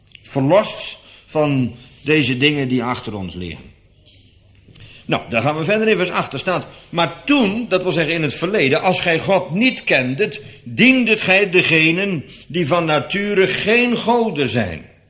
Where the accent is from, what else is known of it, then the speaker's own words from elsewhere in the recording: Gelderland, Netherlands; En het is hier in Scheveningen anders dan bij ons op de Veluwe.